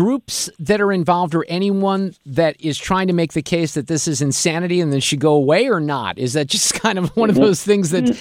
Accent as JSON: {"language": "English", "town": "Chicago", "region": "Illinois", "country": "United States", "tie": "born or raised there", "said": "when I was a young kid growing up in Chicago."}